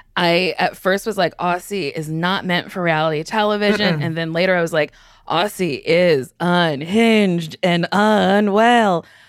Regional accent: Middletown, New Jersey, United States; I'm from Middletown, New Jersey

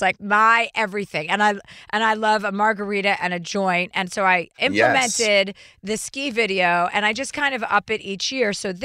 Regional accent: Martha's Vineyard, Massachusetts, United States; Because I grew up in Martha's Vineyard and I ate fried clams and escargot and all the like mussels since I was a little girl

